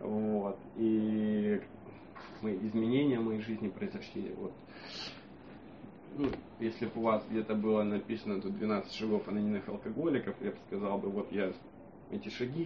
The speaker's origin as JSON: {"language": "Russian", "country": "Ukraine", "said": "я с Украины, где еще камень в огород, да, как бы."}